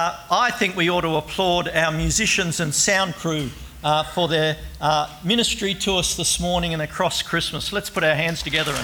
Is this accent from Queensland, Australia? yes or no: no; New South Wales, Australia; This is for, I come from Western Sydney originally.